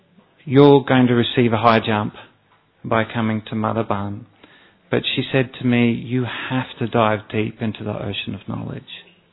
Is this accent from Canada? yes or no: no; Australia; now in India; And I'm originally from Australia.